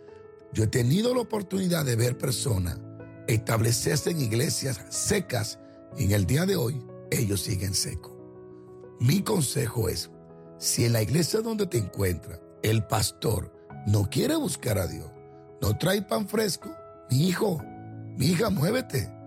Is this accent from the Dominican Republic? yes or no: yes; Dominican Republic; En mi país, de donde yo vengo, República Dominicana